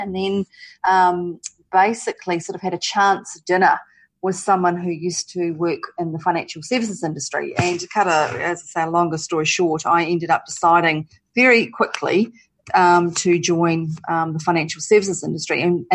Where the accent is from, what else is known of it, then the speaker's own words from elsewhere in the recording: Palmerston North, Manawatū-Whanganui, New Zealand; Well, I'm from Palmerston North, and I grew up there and went to uni there.